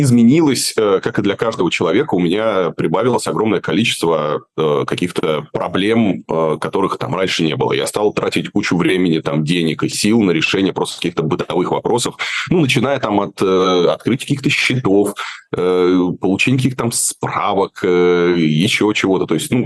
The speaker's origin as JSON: {"language": "Russian", "region": "Moscow", "country": "Russia", "tie": "born or raised there", "said": "я вырос в Тушино, я вырос в Северном Тушино. У меня там живут родители"}